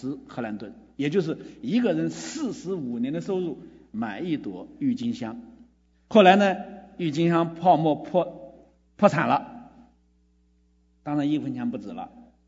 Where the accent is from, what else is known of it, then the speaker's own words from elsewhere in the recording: China; 比如我们中国人喜欢炒，什么都炒